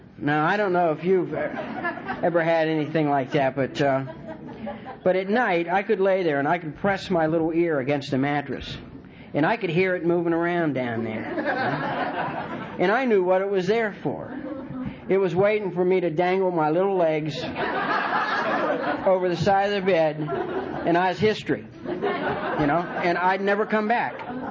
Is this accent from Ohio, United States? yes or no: yes; Martins Ferry, Ohio, United States; born there; But North Carolina is now my home. But I was born in Ohio, a little town, Martins Ferry.